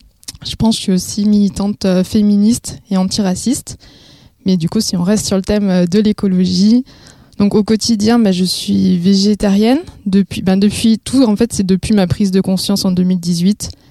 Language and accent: French; Saint-Étienne, Auvergne-Rhône-Alpes, France; J'ai 32 ans, je suis originaire de Saint-Étienne et là, j'habite la vallée de l'Ondaine, donc pas loin.